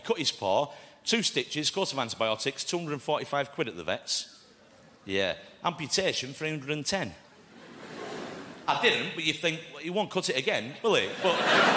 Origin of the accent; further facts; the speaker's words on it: Oldham, North West England, United Kingdom; I am from Oldham, like you said, just down the road there